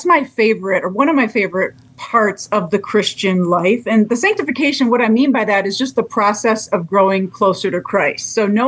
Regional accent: Detroit, Michigan, United States; I was raised in Michigan, Detroit area. That is a vibe. I love Michigan summers, but currently living here in Northern Nevada

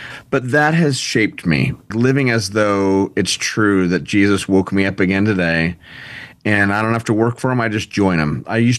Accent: California, United States; now in Nashville, United States; I'm from Orange County, California. I live in Nashville now with my family.

